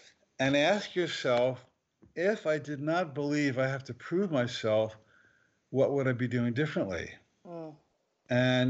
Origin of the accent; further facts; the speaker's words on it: New Jersey, United States; because I grew up in New Jersey, and the idea is that if you want something, you just annoy people until they give it to you.